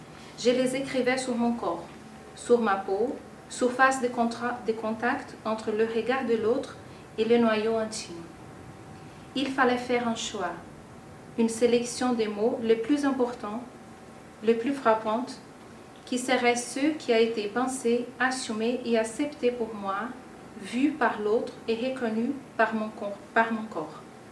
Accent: Brazil; now in France; j'ai demandé à 17 personnes entre la France et le Brésil, mon pays d'origine

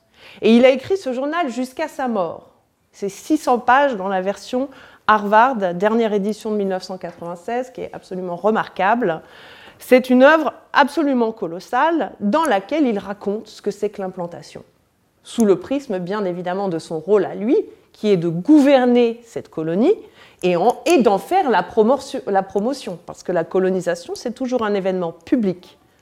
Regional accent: Normandy, France; Moi, je suis normande, hein, donc je me sens tout à fait à l'aise, tout à fait chez moi, même si j'enseigne à Lyon.

